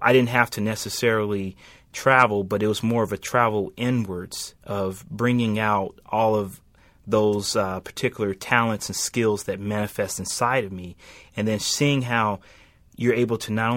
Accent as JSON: {"language": "English", "town": "Atlanta", "region": "Georgia", "country": "United States", "said": "But no, I'm actually here from Atlanta."}